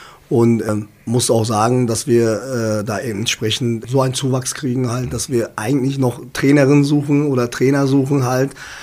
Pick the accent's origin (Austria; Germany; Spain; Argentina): Germany; Herringen, North Rhine-Westphalia; Ich komme aus Herringen.